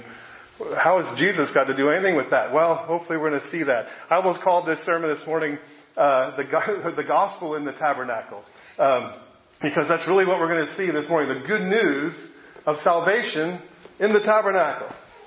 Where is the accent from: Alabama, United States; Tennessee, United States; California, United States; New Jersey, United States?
New Jersey, United States; And I'm a bit biased, right? I'm from New Jersey.